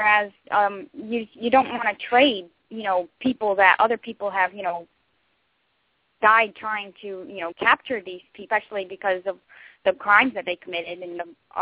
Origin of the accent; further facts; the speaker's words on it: United States; Well, I've always, you know, like, growing up in America, I've always had, like, you know, heroes and everything.